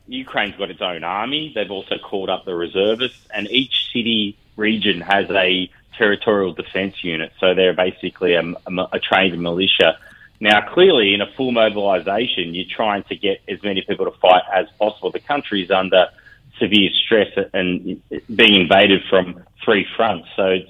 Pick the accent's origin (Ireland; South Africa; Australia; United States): Australia; I explain that I'm an Australian journalist, and suspicions quickly shift to, you know, warm tidings.